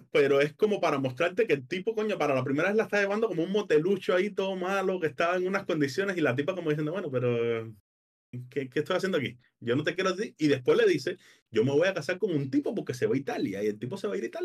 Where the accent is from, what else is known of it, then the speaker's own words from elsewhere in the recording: Cuba; siendo cubano uno nota que es más una crítica social